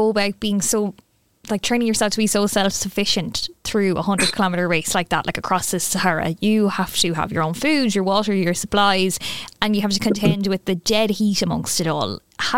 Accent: Mayo, Connacht, Ireland; I'm from Mayo as well, so I will echo that good old Mayo when it comes to the beaches.

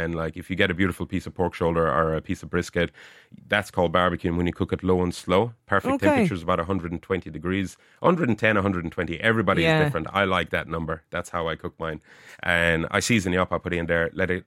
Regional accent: Munster, Ireland; down at the country house in Kerry, because I'm originally from Kerry.

